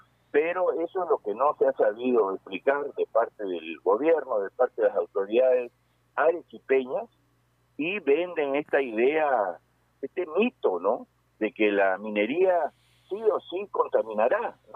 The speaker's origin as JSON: {"language": "Spanish", "country": "Peru", "said": "siento yo como peruano"}